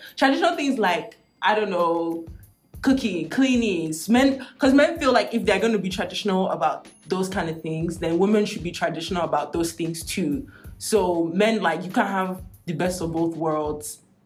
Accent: Nigeria; because I'm Nigerian, so I'll speak on Nigerian women.

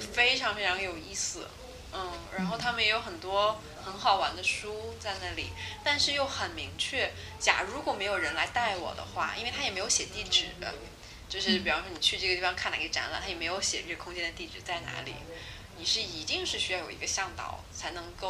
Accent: Shanghai, China; 然后我就有一种我是从上海出来的人

